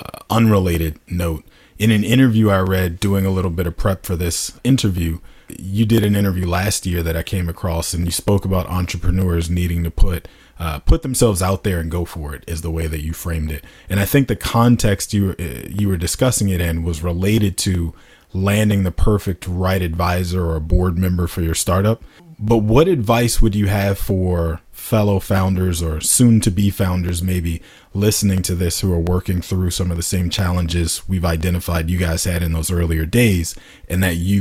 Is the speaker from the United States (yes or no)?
yes; United States; I am that American that we're referring